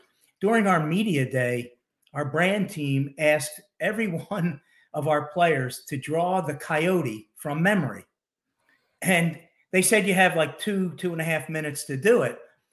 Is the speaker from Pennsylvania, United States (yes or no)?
yes; Philadelphia, Pennsylvania, United States; My hometown.